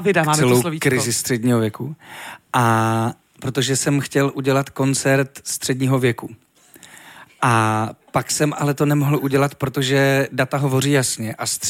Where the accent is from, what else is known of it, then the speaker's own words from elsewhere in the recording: Třinec, Moravian-Silesian Region, Czechia; to byli jsme se projít po Třinci, odkud pocházím